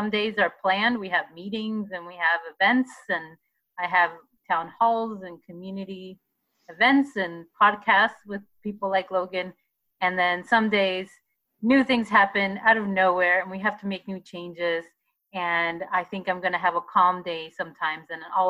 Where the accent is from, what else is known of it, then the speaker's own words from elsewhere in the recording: Argentina; I'm from Argentina and my family's Jewish, so I have a lot of kind of home traditions.